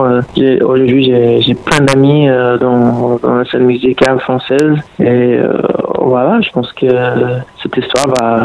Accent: Atlanta, Georgia, United States; French is a second language; Moi, je viens d'Atlanta à la base, et il y a plein de rappeurs qui sortent là-bas avec les sons différents.

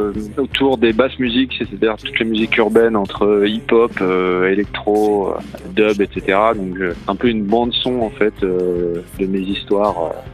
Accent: Tours, Centre-Val de Loire, France; now in Paris, France; Non, de Tours. Enfin, maintenant je suis à Paris, mais je suis originaire de Tours.

